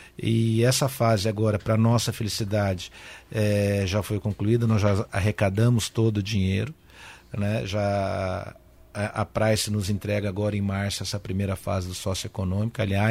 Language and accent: Portuguese; Maringá, Paraná, Brazil; born there; Eu que nasci aqui em Maringá, sei da importância de nós termos uma cidade como Maringá.